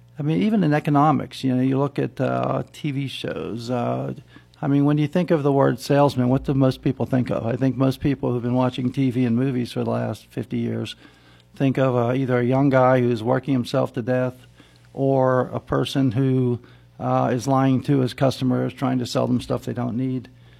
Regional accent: Pittsburgh, Pennsylvania, United States; Yes, I grew up in Pittsburgh, about 3 blocks from the Pittsburgh Zoo, and went to Central Catholic High School.

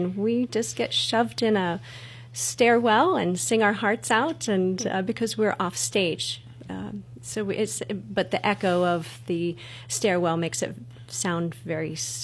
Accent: Pennsylvania, United States; I'm from Western Pennsylvania, up north in Venango County, and I went to Slippery Rock University.

